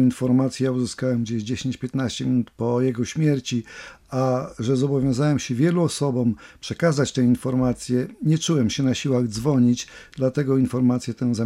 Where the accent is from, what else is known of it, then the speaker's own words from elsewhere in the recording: Tuchola, Kuyavian-Pomeranian Voivodeship, Poland; dlatego że ja jestem z Tucholi, to on przyjeżdżał tam często